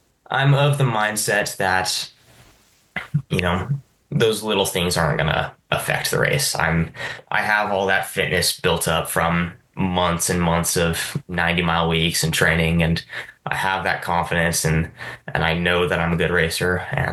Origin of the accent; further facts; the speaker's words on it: Carlsbad, California, United States; I was still living in Carlsbad, which is kind of where I consider my hometown.